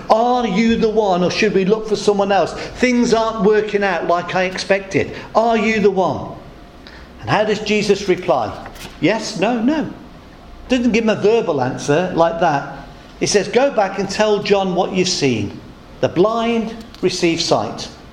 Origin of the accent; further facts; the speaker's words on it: United Kingdom; But of course we don't do that, we're British.